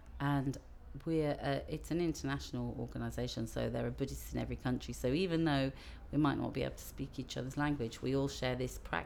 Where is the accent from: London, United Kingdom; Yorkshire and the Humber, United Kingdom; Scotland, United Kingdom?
London, United Kingdom; Like, I'm a Londoner. I'm hugely proud of the city I live